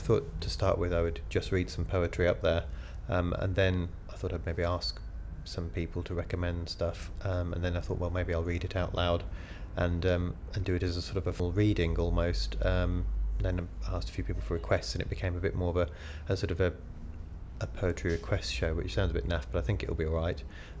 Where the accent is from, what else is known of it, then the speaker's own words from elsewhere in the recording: Leicester, East Midlands, United Kingdom; now in Stockton-on-Tees, United Kingdom; I'm a plinther this morning. I'm 39, and I'm from Stockton-on-Tees at the moment. I'm originally from Leicester.